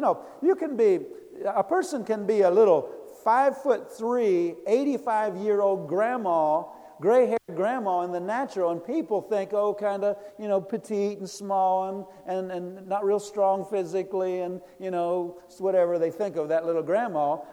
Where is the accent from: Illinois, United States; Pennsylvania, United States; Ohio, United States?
Pennsylvania, United States; You know, I grew up in Pennsylvania, and whenever I think of home, I think of Pennsylvania, mom and dad's house, you know, the farm where I grew up on